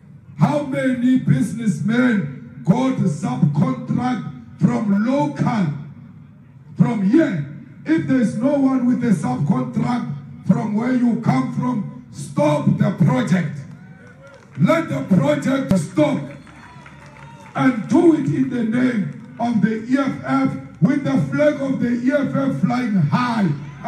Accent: Limpopo, South Africa; But if I get a tender, I come from Limpopo.

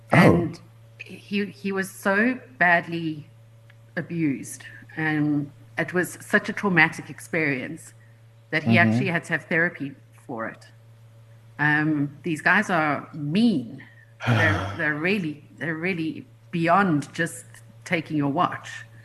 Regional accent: Glen Vista, Gauteng, South Africa; I was from the posh side of the south. I was from Glen Vista.

